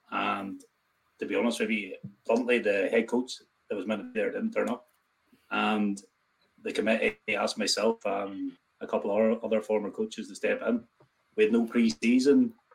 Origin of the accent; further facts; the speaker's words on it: Ballymena, Northern Ireland, United Kingdom; I'm originally obviously not from here. I'm from Ballymena, but I've been living here like 14 years.